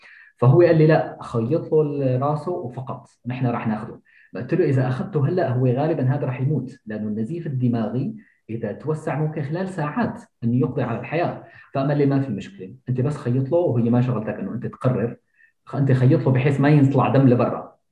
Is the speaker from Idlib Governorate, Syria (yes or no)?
yes; Idlib Governorate, Syria; also born or lived in Aleppo; يعني أنا كنت موجود بحلب، وأصلاً العناصر الأمنية لما بيجوا، لما بيعرفوا مثلاً أنه أنا أصلاً أصلي من إدلب،